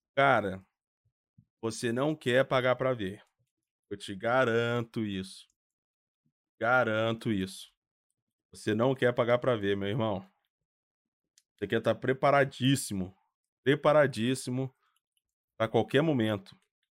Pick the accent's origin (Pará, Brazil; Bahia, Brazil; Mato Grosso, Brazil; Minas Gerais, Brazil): Minas Gerais, Brazil; now in United States; eu sou natural de Minas Gerais, mas moro na Flórida, nos Estados Unidos. Breve, o doidão aqui tá mudando pra São Paulo